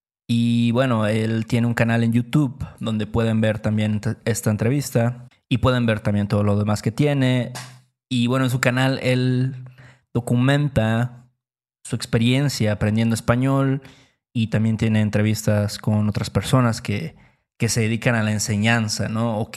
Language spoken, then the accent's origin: Spanish; Veracruz, Mexico; now in Mexico City, Mexico; y, bueno, soy de Veracruz. Y vivo actualmente en Ciudad de México